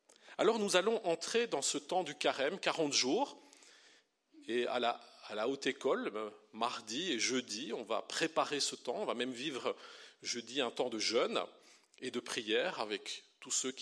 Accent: Belgium; also born or lived in France; Je suis pasteur dans l'église réformée. Quand on vient d'un autre pays, j'ai grandi en Belgique, j'ai vécu en France.

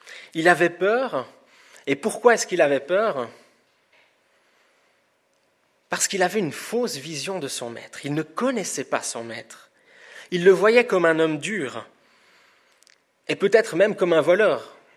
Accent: Switzerland; Peut-être que je vais vous décevoir en tant que Suisse

